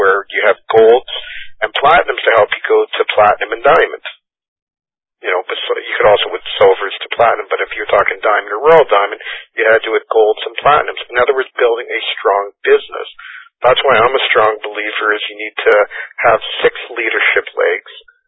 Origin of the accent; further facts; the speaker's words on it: Toronto, Ontario, Canada; because I was from Toronto